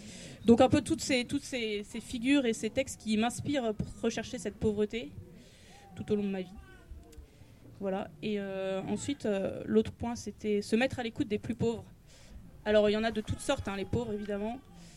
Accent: Brest, Brittany, France; j'ai 30 ans, je viens de Brest en Bretagne.

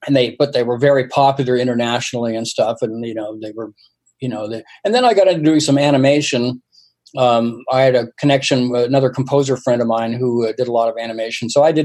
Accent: Ottawa, Ontario, Canada; also born or lived in Toronto; now in United States; where I grew up, I was born in Toronto, but I spent most of my early years in Ottawa because my dad was in the military.

